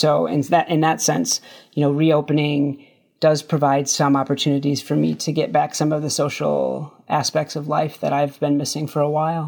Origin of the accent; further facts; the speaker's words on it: Gladwin, Michigan, United States; I grew up in Gladwin. I spent the first 18 years of my life there.